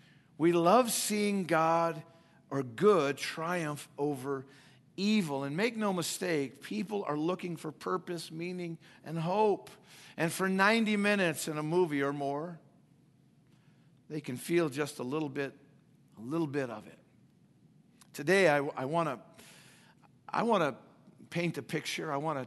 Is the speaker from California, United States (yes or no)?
yes; Los Angeles, California, United States; also born or lived in Seattle; I grew up in Los Angeles, moved to Seattle, and both those places experienced this restaurant called Benihana's.